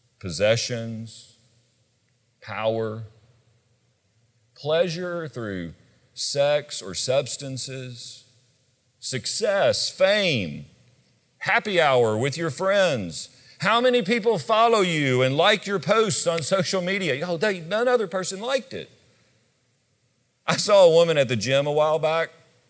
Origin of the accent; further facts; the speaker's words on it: Kentucky, United States; A pastor in my home state of Kentucky wrote an article recently entitled